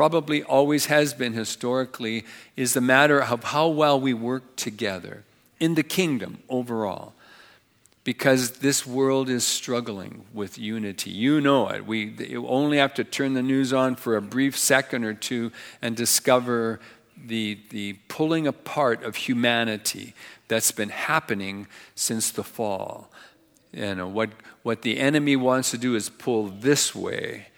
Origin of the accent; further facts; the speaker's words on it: Carbon, Alberta, Canada; We're from Carbon, Alberta, originally.